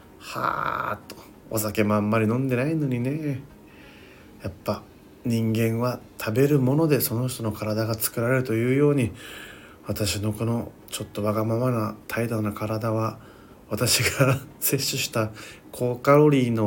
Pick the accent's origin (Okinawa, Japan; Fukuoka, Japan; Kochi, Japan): Okinawa, Japan; 僕の実家はね、沖縄県の本島の方になるんですけども、本島の中部になります。ちょっとね、村なんですよ。市とかじゃなくて村だから、私は村民なんですけども